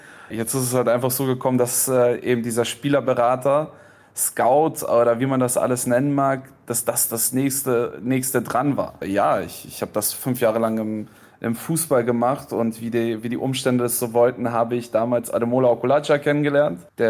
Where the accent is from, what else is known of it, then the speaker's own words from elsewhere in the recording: Germany; dadurch, dass ich selber in Berlin bin. Ich bin Deutscher am Ende des Tages.